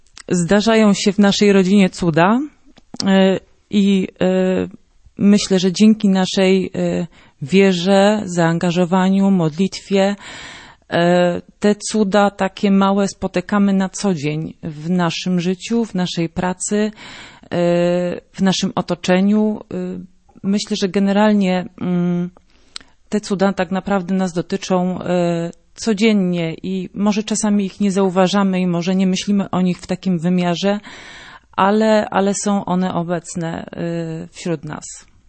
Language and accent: Polish; Pacanów, Świętokrzyskie Voivodeship, Poland; Kiedyś wstydziliśmy się tego Pacanowa. Jako dziecko, kiedy byłam w liceum w Kielcach, jak ktoś pytał o Pacanów, no to człowiek się bał przyznawać, że jest Pacanowa.